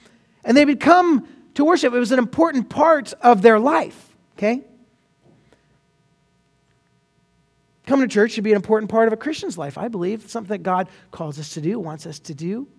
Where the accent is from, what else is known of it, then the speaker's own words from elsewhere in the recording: Oregon, United States; We're from Oregon.